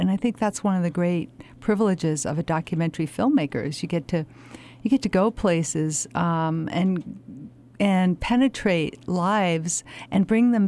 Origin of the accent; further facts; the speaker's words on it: Connecticut, United States; comes from the name of the island where I grew up in Connecticut, and it's a small private island off the coast.